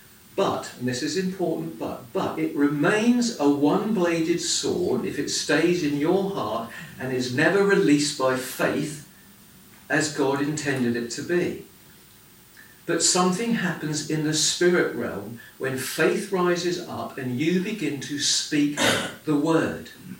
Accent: England, United Kingdom; But we're English, so that nod was absolutely fantastic.

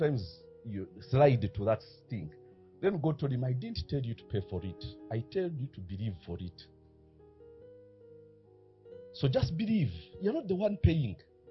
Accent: Uganda; But we are from Uganda. We don't know paper.

